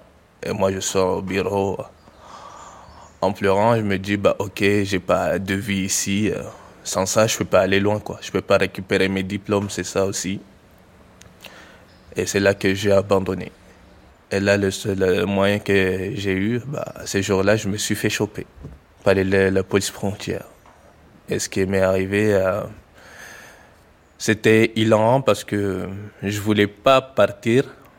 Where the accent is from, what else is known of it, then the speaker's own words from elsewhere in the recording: Mayotte; born there; Alors que je suis né à Mayotte, j'ai fait des études ici.